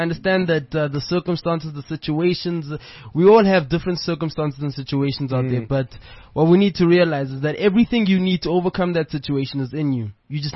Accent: Eastern Cape, South Africa; I'm from the Eastern Cape

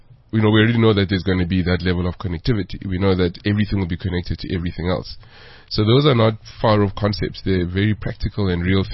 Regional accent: Soweto, Gauteng, South Africa; I was born in Soweto, at Deep Kloof Clinic. Grew up, yeah, so Orlando East, Deep Kloof.

